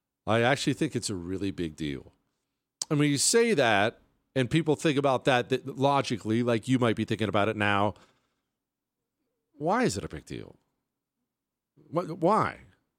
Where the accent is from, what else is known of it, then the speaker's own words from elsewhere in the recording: United States; I'm an American.